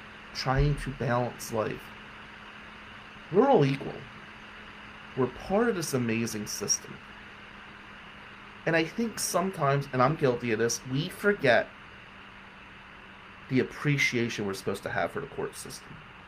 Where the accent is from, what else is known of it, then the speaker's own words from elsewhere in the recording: New Jersey, United States; because he was from New York and I was from New Jersey.